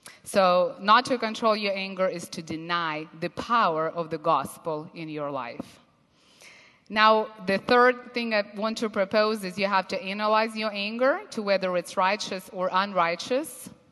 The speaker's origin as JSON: {"language": "English", "country": "Russia", "second_language": "English", "said": "or even in my home country we have white knights, they're called, in St. Petersburg."}